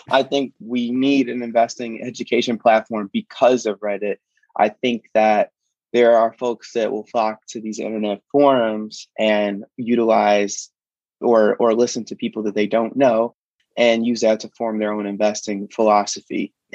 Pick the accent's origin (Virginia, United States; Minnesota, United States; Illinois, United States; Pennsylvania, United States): Illinois, United States; Chicago; I grew up on the south side of Chicago, and I actually attended a public school that had a financial education curriculum.